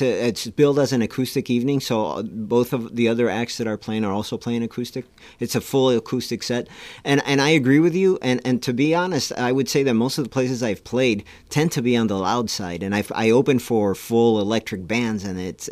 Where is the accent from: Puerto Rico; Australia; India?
Puerto Rico; moved away; Puerto Rico. I was born in Puerto Rico. I've lived there. I'm going to be 50 next week, and I lived there less than half my life.